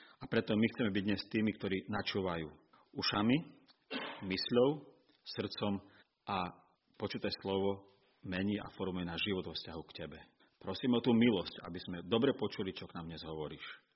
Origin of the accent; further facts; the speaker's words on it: Mokroluh, Prešov Region, Slovakia; keď začínali zhromaždenia v Mokroluhu, v mojej rodnej dedine